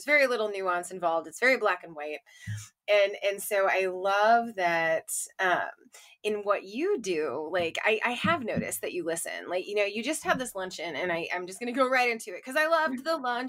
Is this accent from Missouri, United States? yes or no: yes; St. Louis, Missouri, United States; so I'm originally from St. Louis.